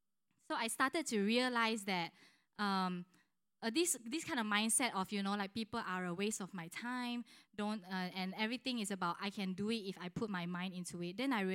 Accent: Malaysia; English is a second language; growing up in Malaysia, I'm born in a Christian home.

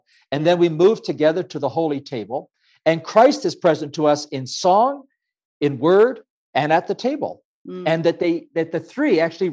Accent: Ecuador; And so I grew up in Ecuador.

